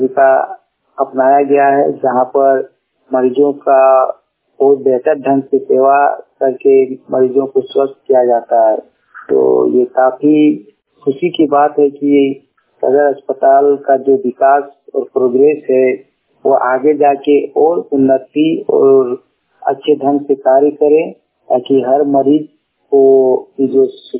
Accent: Kasmar, Jharkhand, India; ग्राम कसमार सचिव पंचायत कसमार ब्लॉक कसमार जिला बोकारो का रहने वाला हूँ।

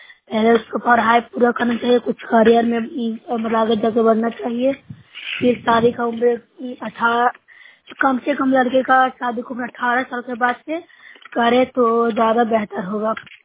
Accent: Nalanda, Bihar, India

